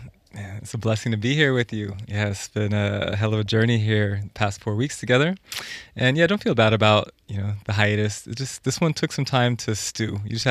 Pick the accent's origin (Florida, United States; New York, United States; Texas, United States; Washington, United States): Washington, United States; moved away as an adult; I'm originally from the States, from Washington State. And yeah, I've been abroad for, I guess coming on 14 years now. So I moved out of the States when I was 24.